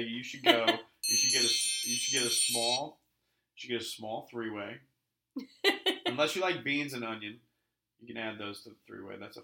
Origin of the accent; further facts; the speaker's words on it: Montgomery, Ohio, United States; I'm from Montgomery, so there was...